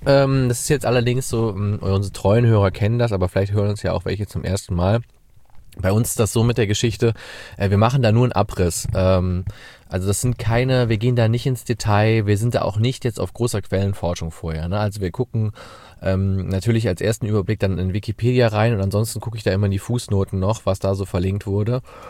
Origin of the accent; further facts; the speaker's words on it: Cologne, North Rhine-Westphalia, Germany; wo man sich eigentlich als Kölner nicht so reinverschlägt.